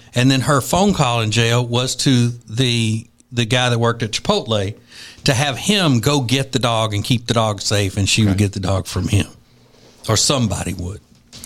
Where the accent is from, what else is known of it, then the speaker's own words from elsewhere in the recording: New York, United States; I'm from New York.